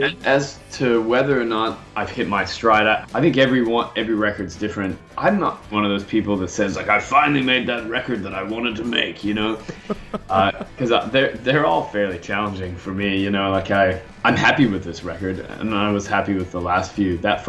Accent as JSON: {"language": "English", "town": "Merced", "region": "California", "country": "United States", "tie": "born or raised there", "said": "I just think, yeah, that place, Merced, is maybe it'd be like growing up in Dubbo or something like that. There wasn't a scene, you know?"}